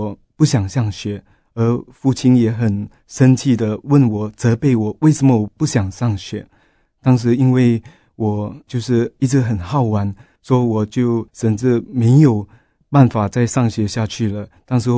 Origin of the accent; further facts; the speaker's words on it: Singapore; 我来自一个小康之家，我有哥哥姐姐，自己排行最小， 因为早期在新加坡我们家境比较贫苦，在乡下的时候我们都一家人一起在一间房子里面住下来